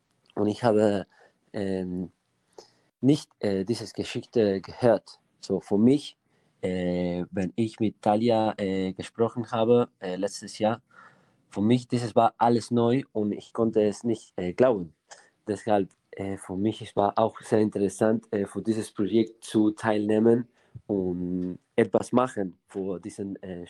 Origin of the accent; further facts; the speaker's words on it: Argentina; German is a second language; Ich komme auch aus Argentinien.